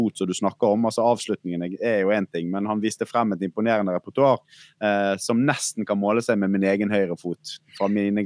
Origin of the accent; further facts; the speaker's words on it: Bergen, Vestland, Norway; Jeg er jo bergenser.